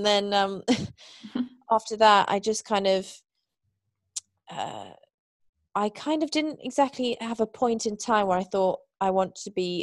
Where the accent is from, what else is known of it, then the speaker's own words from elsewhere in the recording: Islington, London, United Kingdom; We lived in London. I grew up in Islington.